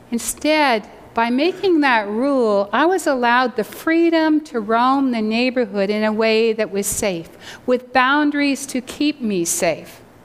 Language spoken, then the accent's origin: English; Canada; sorry, I'm Canadian, I won't go yet.